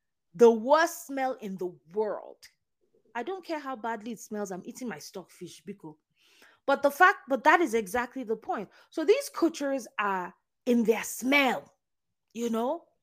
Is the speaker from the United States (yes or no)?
no; Nigeria; You know, as my Nigerian people say, do the needful.